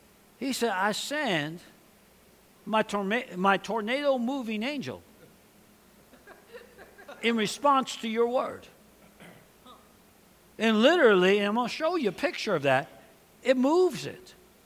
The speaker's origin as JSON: {"language": "English", "town": "New York City", "region": "New York", "country": "United States", "tie": "born or raised there", "said": "But I grew up in New York City."}